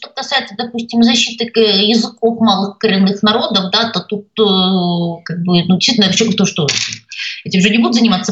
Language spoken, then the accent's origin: Russian; Odesa, Odesa Oblast, Ukraine; born there; я родилась в Одессе, тогда это уже была Украина